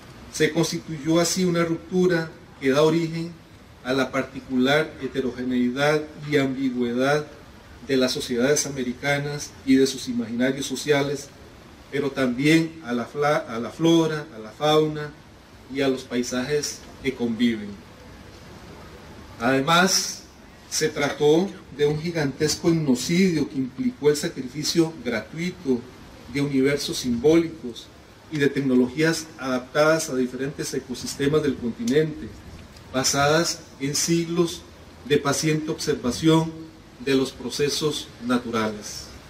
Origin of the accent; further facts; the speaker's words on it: Costa Rica; como soy costarricense, también quiero aprovechar la ocasión